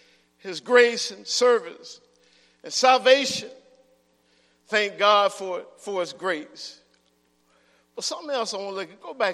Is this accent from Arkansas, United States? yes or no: yes; Arkansas, United States; I'm from Arkansas, some of y'all may know.